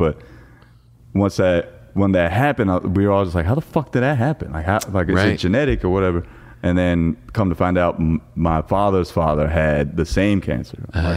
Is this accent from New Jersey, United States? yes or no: yes; Parsippany, New Jersey, United States; Yeah, so I've been born and raised in Parsippany.